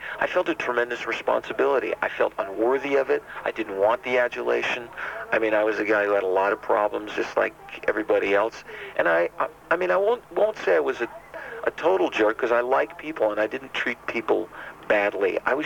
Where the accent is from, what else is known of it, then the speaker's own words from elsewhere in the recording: New York, United States; also born or lived in New Jersey; So, yeah, I'm from Jersey. And I was brought up in New York, very middle class.